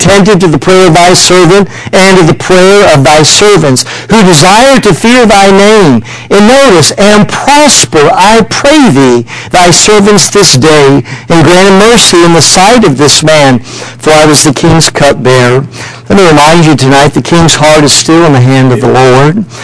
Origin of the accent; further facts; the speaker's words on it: Maryland, United States; I grew up in Maryland, but it was Southern Maryland.